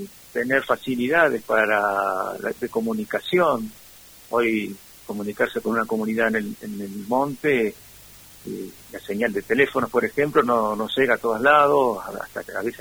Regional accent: Rawson, Argentina; yo soy parte de Rawson y me encuentro muy lejos de lo que es la familia de origen

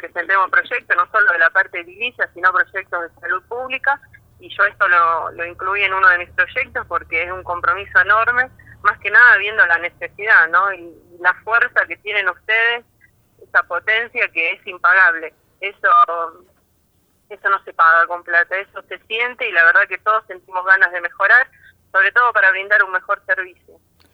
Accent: Chacabuco, Argentina; yo soy de Chacabuco, no se sientan que yo soy de afuera, yo soy de ustedes.

